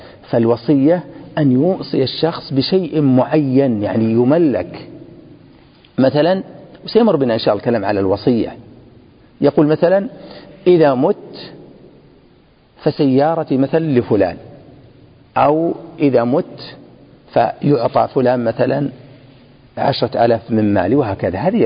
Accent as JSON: {"language": "Arabic", "region": "Najd", "country": "Saudi Arabia", "said": "هذا الموجود الآن عندنا في نجد"}